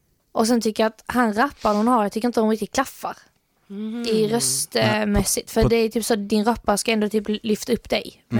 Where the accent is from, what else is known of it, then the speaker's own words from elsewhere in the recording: Lund, Skåne, Sweden; Jag är från Lund, ja.